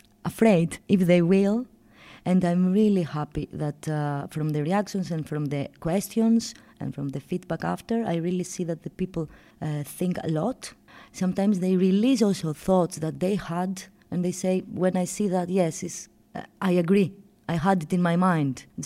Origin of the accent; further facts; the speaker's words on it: Athens, Attica, Greece; English is a second language; I'm from Athens, Greece.